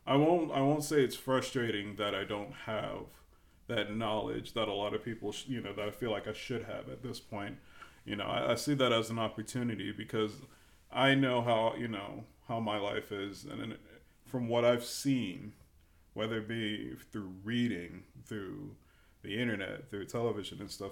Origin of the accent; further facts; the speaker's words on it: South Carolina, United States; maybe because I grew up in South Carolina, you know, you go into a Southern Baptist school